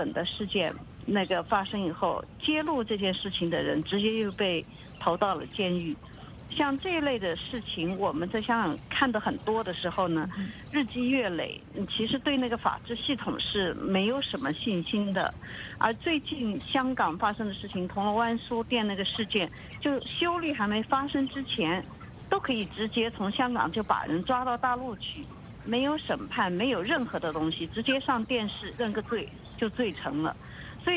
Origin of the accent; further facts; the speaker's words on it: China; now in Hong Kong; 哪怕也是跟我一样从大陆过来的人